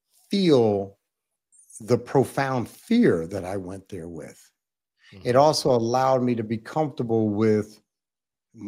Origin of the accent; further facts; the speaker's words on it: Anchorage, Alaska, United States; because I grew up in Anchorage and I grew up around heavy metal music.